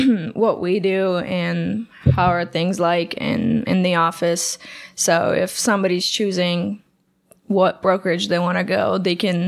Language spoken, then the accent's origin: English; Ukraine; now in United States; growing up in Ukraine